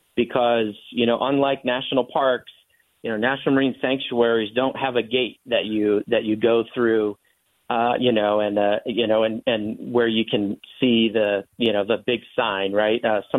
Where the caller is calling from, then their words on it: Hilo, Hawaii, United States; And in fact, I'm calling in from Hawaii right now. I am on the shores of Hilo on the big island of Hawaii.